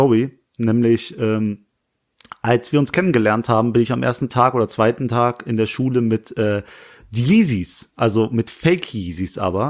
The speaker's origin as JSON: {"language": "German", "town": "Langweiler", "country": "Germany", "said": "das berühmte Palacio Granada bei uns um die Ecke, in Nähe Langweiler, wo ich herkomme."}